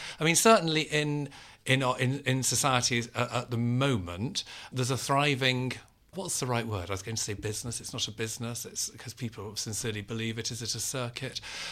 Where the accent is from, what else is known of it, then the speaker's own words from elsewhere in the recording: Liverpool, North West England, United Kingdom; I was brought up Catholic in Liverpool, which is a very Catholic place.